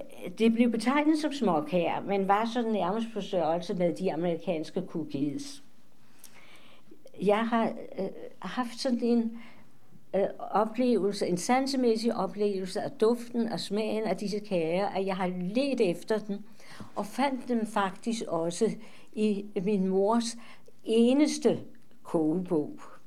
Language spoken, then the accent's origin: Danish; Darmstadt, Hesse, Germany; born or raised there; Danish is a second language; now in Denmark